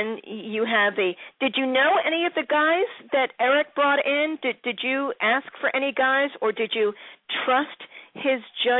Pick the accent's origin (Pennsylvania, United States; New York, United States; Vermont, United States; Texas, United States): Pennsylvania, United States; Philadelphia; I'm from Philadelphia, so, I mean, that's another one.